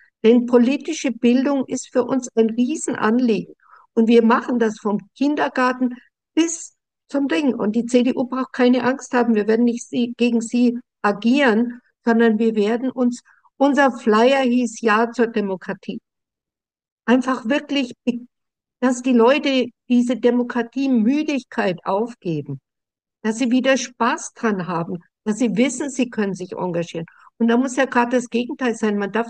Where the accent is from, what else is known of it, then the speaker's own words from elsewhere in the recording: Frankfurt, Hesse, Germany; ich komme ja aus Frankfurt, das ist ein glücklicher Heaven, ja. Also ich liebe Frankfurt